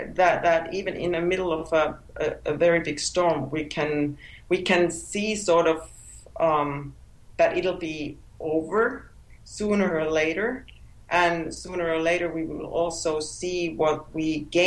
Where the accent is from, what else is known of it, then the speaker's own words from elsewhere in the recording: Finland; first language Finnish; English is a second language; I think it will be in Finnish, my mother tongue, next.